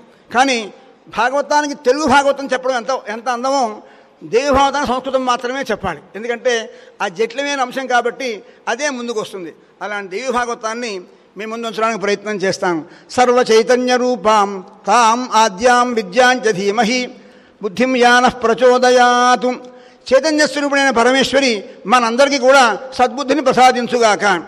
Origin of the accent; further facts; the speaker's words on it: Bhimavaram, Andhra Pradesh, India; now in Hyderabad, India; మాది పశ్చిమ గోదావరి జిల్లా భీమవరం అనే గ్రామం అనే పట్టణం. నేను ప్రస్తుతం హైదరాబాదులో ఉంటున్నాను.